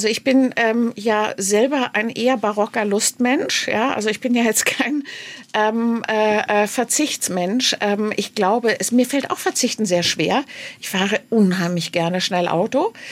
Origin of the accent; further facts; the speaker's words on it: Berlin, Germany; Also ich komme aus Berlin und wir haben eine Dürre